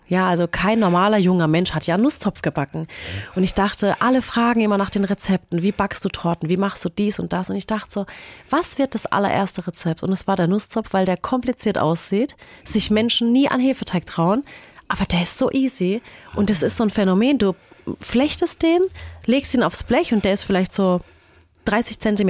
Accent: Waghäusel, Baden-Württemberg, Germany; accent: Badisch; ich schwätze richtig badisch. Okay. Also ich bin schon waschechte Waghäuslerin.

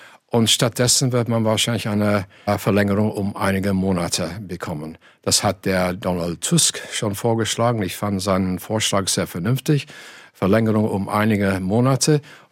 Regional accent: Oldham, North West England, United Kingdom; German is a second language; In meiner Heimatstadt Oldham beinahe 70% für den Austritt.

